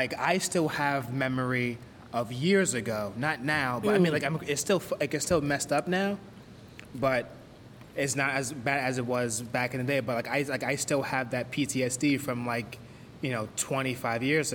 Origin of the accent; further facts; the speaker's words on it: Brooklyn, New York, United States; So I kind of grew up all over the place. I grew up mostly in the pink houses.